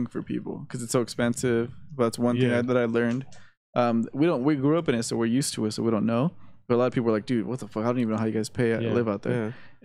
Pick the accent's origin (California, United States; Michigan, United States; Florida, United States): California, United States; oh yeah, I'm from California